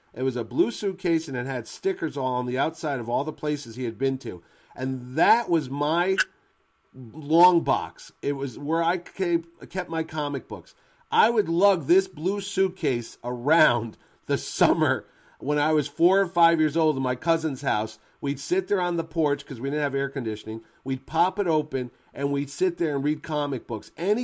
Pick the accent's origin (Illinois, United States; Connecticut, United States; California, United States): Connecticut, United States; New Haven; we were in where I grew up in New Haven and West Haven area.